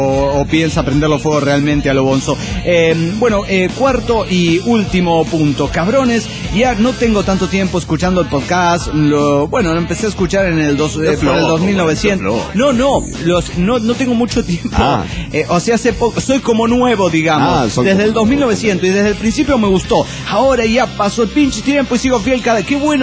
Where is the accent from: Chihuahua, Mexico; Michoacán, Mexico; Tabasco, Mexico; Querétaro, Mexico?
Querétaro, Mexico; de Querétaro, México.